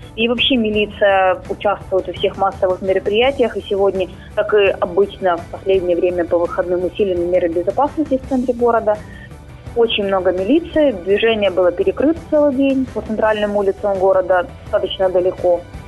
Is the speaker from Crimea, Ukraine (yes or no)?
yes; Crimea, Ukraine; now in Kharkiv, Ukraine; я, как крымчанка, место нахождения, которое было временно изменено, я изменила место своего голосования.